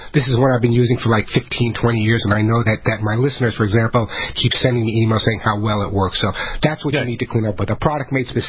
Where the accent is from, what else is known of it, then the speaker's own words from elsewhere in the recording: New York, United States; now in California, United States; You know, in California, I grew up in New York where people yell out the window. I'm in California now.